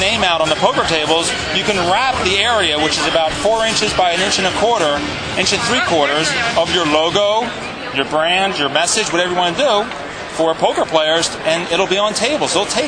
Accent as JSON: {"language": "English", "town": "Atlantic City", "region": "New Jersey", "country": "United States", "said": "We're from Atlantic City, and we play Borgata."}